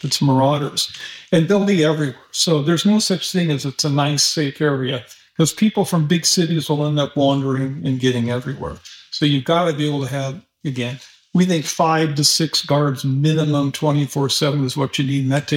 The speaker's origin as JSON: {"language": "English", "region": "Nebraska", "country": "United States", "tie": "born or raised there", "said": "I mean, I'm from Nebraska. It's a pretty nice area I grew up in."}